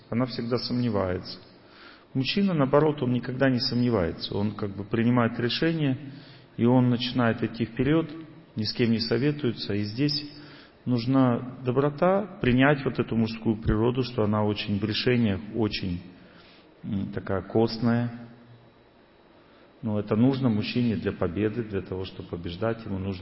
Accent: Tolyatti, Samara Oblast, Russia; also born or lived in Urals; Я сам вырос на Волге. С 4 лет я из Урала переехал в Тольятти. С 4 лет до 18 лет я жил в Тольятти. На Волге. А потом еще 7 лет жил на Волге в Самаре

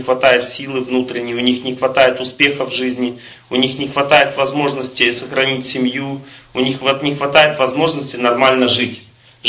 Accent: Ural, Russia; Я с Урала, мне все равно.

